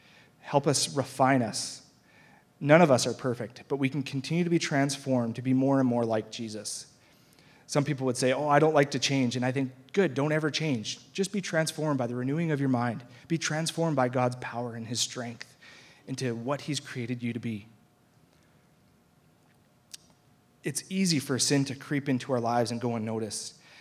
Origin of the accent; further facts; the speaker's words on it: Lloydminster, Canada; Growing up in Lloydminster, we like to go to Sandy Beach, just 15 minutes away, right?